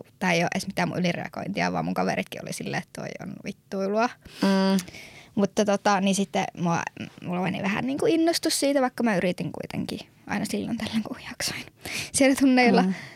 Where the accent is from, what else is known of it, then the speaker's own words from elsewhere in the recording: Eastern Finland, Finland; kun me molemmat ollaan Itä-Suomesta, niin me ei kuulla sitä edes ikinä täällä